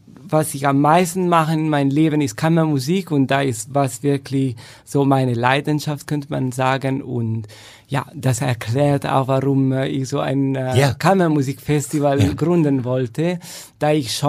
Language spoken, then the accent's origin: German; Turin, Piedmont, Italy; born or raised there; moved away